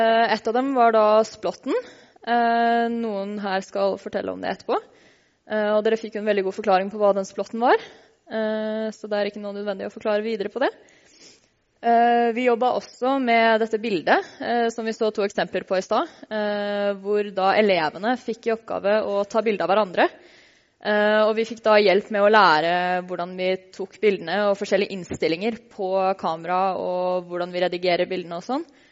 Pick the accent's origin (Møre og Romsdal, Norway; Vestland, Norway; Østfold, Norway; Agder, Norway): Østfold, Norway; Moss; hvordan vi forbinder identitet med oss selv og stedet vi da oppvokst på. Det var vi med på i forbindelse med noe som en tradisjon i Moss